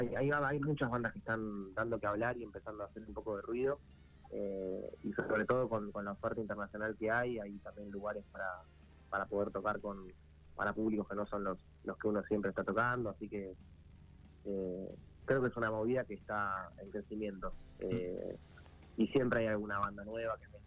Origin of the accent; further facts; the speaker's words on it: Argentina; como buenos argentinos, vamos dejando y pateando cosas para último momento